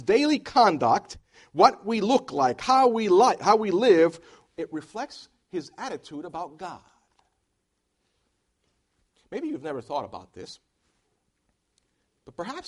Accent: Philadelphia, Pennsylvania, United States; I remember when I first moved to Chattanooga. Of course, I come from Philadelphia, so I'm a Yankee.

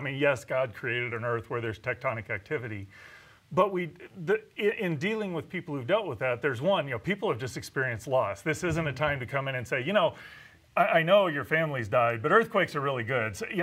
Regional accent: Midwest, United States; now in California; Well, it's funny because people in the Midwest tend to be terrified of earthquakes

